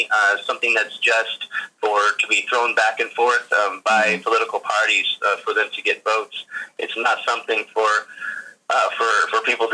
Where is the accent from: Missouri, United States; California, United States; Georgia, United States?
Missouri, United States; Kansas City; a young lady that I had known since I was 6 years old, since I grew up in Kansas City